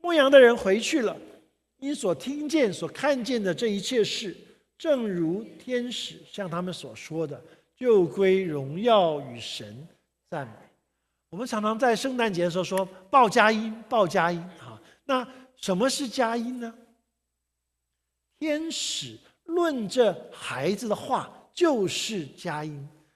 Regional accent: Taiwan; 我从台湾来，台湾曾经有一句非常著名的广告

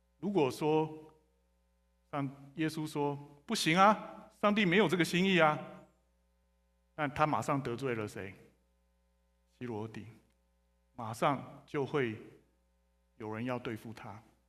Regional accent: China; 我们中国人本来就是劝和不劝离，是吗？

